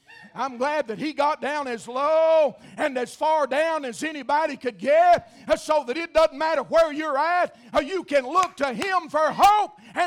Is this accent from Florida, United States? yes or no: no; Georgia, United States; also born or lived in Murphy, North Carolina; When I was growing up, I was born in Murphy, lived west of Murphy until I was a young boy, and then moved to Georgia.